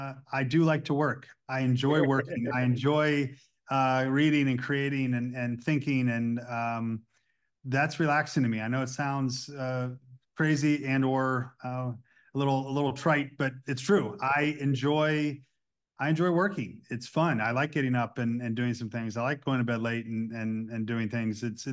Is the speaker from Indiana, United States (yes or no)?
yes; Indiana, United States; also born or lived in Goshen; I'm from Goshen, Indiana is where I was born, but I lived in kind of central Indiana, part about an hour north of Indianapolis. I've lived here now a majority of my life.